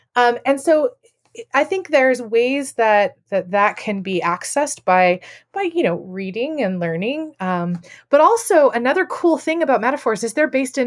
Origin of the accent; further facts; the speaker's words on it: Texas, United States; Where I grew up in Texas, limestone is like the base.